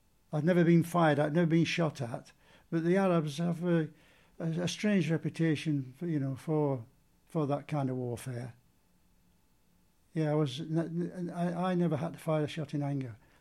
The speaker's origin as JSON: {"language": "English", "town": "Sheffield", "region": "Yorkshire and the Humber", "country": "United Kingdom", "tie": "born there", "said": "I was born in Sheffield in 1936, 15th of July"}